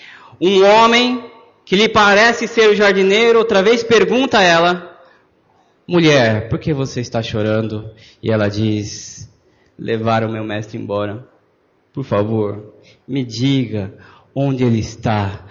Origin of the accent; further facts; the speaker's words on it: Brazil; Eu era corintiano. Agora eu sou brasileiro.